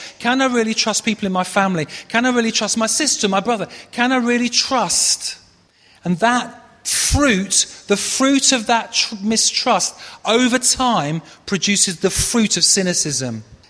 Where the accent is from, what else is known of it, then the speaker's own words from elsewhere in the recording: United Kingdom; the one I think is probably most relevant to us as British is cynic, because we're labelled as a nation of cynics.